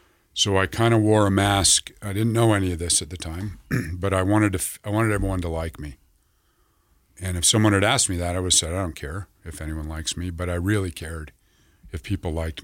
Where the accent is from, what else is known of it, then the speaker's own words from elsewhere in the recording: Salt Lake City, Utah, United States; I grew up Jewish in Salt Lake City.